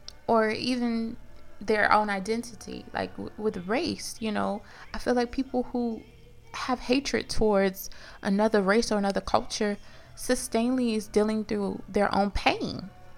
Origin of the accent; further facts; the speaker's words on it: United States; I've met some people who don't like me because I'm African American.